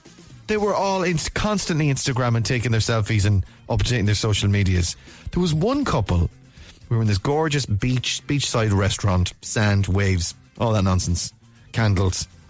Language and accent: English; Ireland; And, like, the Germans get a bad rap, but it was like... Because I'm Irish.